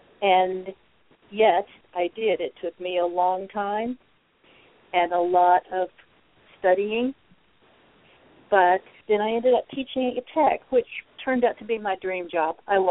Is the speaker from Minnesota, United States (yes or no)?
no; Tulsa, Oklahoma, United States; moved away as an adult; Okay, I was born in Tulsa, Oklahoma. Raised in Oki until I was about 30, moved to Texas in 78, and spent about 35 years there.